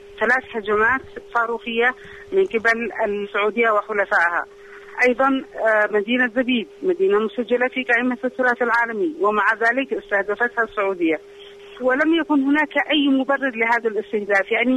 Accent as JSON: {"language": "Arabic", "country": "Yemen", "said": "وإن كان من وجهة نظري أنا كمواطنة يمنية وعاشقة لهذه المدينة"}